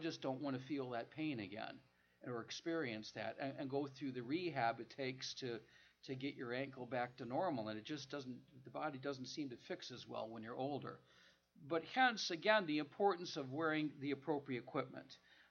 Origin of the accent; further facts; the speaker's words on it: Detroit, Michigan, United States; I wonder if in my hometown, Detroit, I wonder if 10% of all the brethren there hung on to the truth.